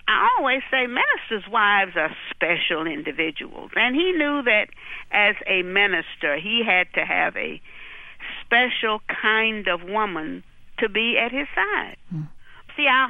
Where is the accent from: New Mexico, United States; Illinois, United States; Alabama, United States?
Alabama, United States; Yes, and we grew up in Alabama, mm-hmm. in the same county.